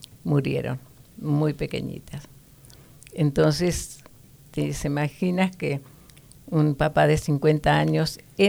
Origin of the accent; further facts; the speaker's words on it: Buenos Aires, Argentina; also born or lived in General Pico; yo nací en Argentina, en una ciudad, o más bien dicho, en un estado que se llama La Pampa. Y el lugar donde yo nací se llamaba General Pico.